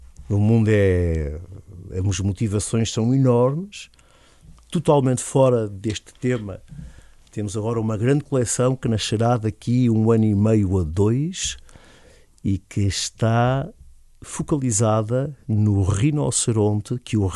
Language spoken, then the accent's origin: Portuguese; Portugal; eu sou português.